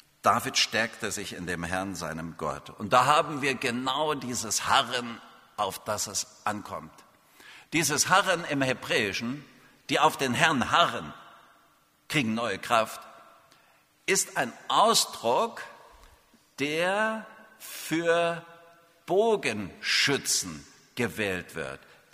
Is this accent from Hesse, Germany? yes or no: no; Markkleeberg, Saxony, Germany; ich komme aus Leipzig. Gerade noch die Kurve gekriegt vor der Mauer.